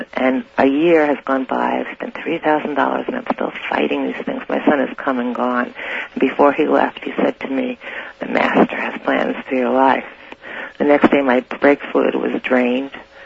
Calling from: Santa Rosa, California, United States; I'm calling from Santa Rosa.

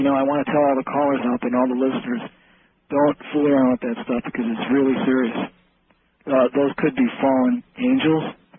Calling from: Akron, Ohio, United States; Hi, I'm calling from Akron, Ohio.

